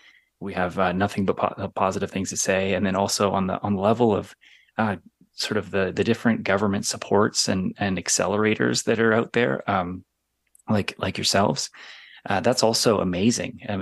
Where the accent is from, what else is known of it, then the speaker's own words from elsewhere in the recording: British Columbia, Canada; being from British Columbia, halfway around the world.